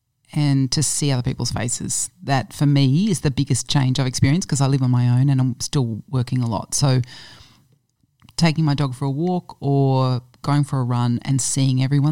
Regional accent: Brisbane, Queensland, Australia; born there; Well, I was born in Brisbane.

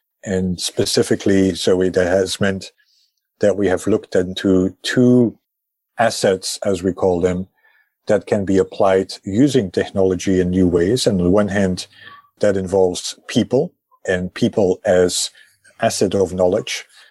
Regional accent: Belgium; English is a second language; also born or lived in Scotland / Oxford; now in New York City, United States; As you might hear from my accent, I initially grew up in Belgium and then subsequently left Belgium to, go via Scotland and Oxford and ended up here in New York City.

